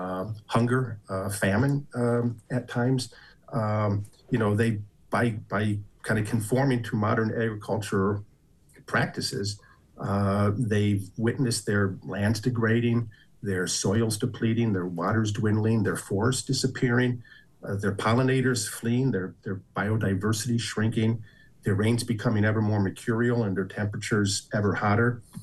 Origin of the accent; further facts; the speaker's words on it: Illinois, United States; I grew up in Northern Illinois, maybe a decade earlier or two than you.